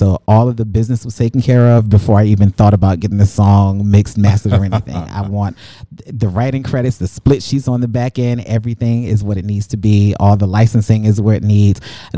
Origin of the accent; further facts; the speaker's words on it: Portsmouth, Virginia, United States; now in Los Angeles, United States; I'm from Portsmouth. We can do something together.